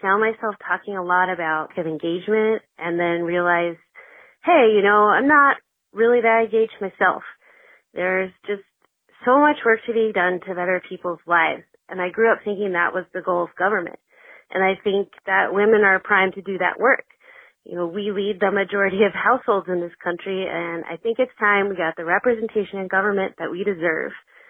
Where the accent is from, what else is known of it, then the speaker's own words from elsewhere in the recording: Austin, Texas, United States; from Austin, Texas.